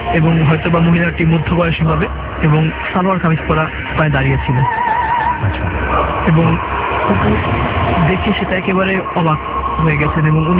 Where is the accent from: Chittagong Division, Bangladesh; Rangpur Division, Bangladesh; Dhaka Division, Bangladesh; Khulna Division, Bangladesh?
Dhaka Division, Bangladesh; Dhaka; আমাদের বাসা যেটা পুরান ঢাকা এবং আমাদের বাসার মধ্যে আমাদের চাচুরা ছিল, ফুপিরা ছিল, আমরা একসাথে থাকতাম আর কি।